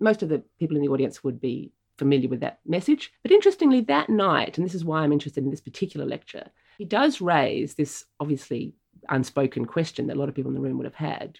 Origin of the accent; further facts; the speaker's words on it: Australia; As my British friends would say, that as a whinging Australian